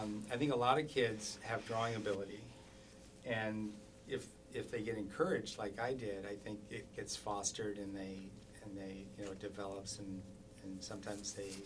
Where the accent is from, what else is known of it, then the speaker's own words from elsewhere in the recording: Detroit, Michigan, United States; I grew up in Detroit, so that was, once I graduated from art school, that was sort of the only option available at the time.